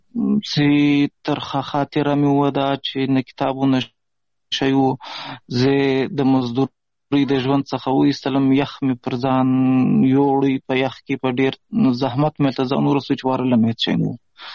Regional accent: Pishin, Balochistan, Pakistan; also born or lived in Ghazni, Afghanistan; زه خو اصلا د افغانستان د غزنی ولایت اوسېدونکی یم. د مهاجرت شپې ورځې په پاکستان کې تیروم. په پاکستان کې زیږیدلی یم. د کوټې سره نږدې پښین ښار ګوټې ورته وایي، په دې پښین ښار کې اوسېږم.

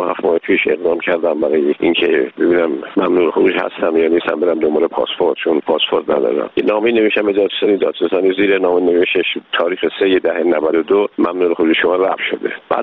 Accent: Iran; من یه ایرانی هستم

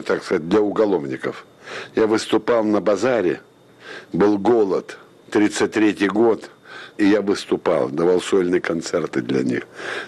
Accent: Kyiv, Ukraine; moved away as an adult; now in Moscow, Russia; Приехал он в Киев, и я единственный, который родился в Киеве. И из Киева я ушел на войну. И вот после войны я вернулся уже в Москву. И жил в Москве.

